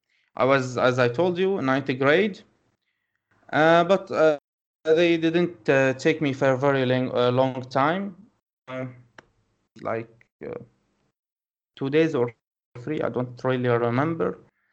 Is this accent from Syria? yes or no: yes; Damascus, Damascus Governorate, Syria; now in Cairo, Egypt; Well, I am from Damascus, Syria.